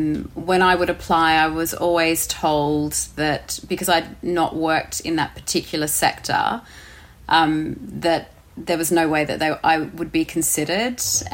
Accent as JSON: {"language": "English", "country": "Australia", "said": "I always loved being Australian and coming from Australia and Australia in general"}